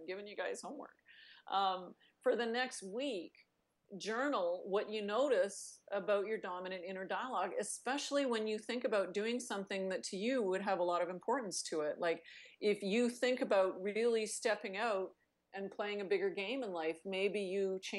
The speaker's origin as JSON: {"language": "English", "country": "Canada", "tie": "born or raised there", "said": "I'm from the Canadian equivalent of the backwoods, right? Like I, you know, I'm not only Canadian, but I grew up in the north"}